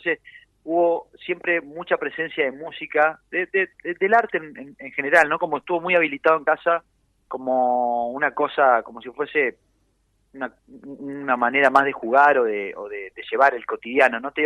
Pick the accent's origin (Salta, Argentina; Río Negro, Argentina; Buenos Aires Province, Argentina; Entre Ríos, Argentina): Entre Ríos, Argentina; Gualeguaychú; yo soy un pueblo, ahí bueno, estamos hablando de Gualeguaychú, son ciudades, pero mi pueblo es un pueblo de carnaval, así como con mucha cultura de hace 60 años de tipo carnaval brasilero